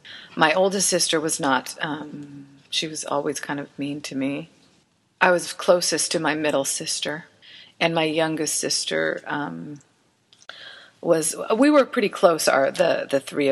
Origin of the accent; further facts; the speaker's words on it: Kansas, United States; In Kansas.